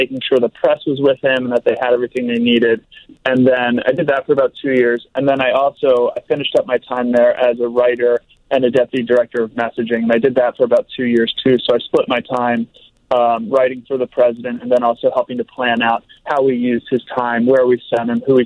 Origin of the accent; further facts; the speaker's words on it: Philadelphia, Pennsylvania, United States; I'm from Philadelphia, so I'm a huge Eagles fan.